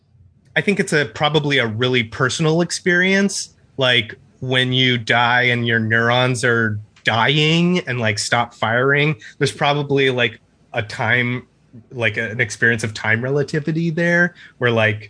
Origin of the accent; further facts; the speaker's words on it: Seattle, Washington, United States; Like around Seattle, Washington area.